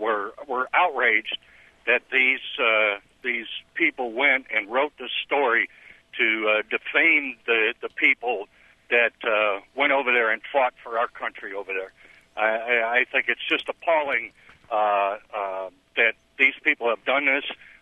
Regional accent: Toledo, Ohio, United States; now in Milan, United States; I'm from Toledo. I'm a Vietnam vet, and I'm damn proud of it.

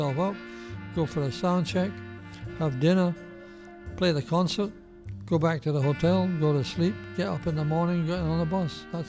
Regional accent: Scotland, United Kingdom; I was born in Scotland, you know, grew up. There was no sign of music anywhere, apart from 17th century Scottish music.

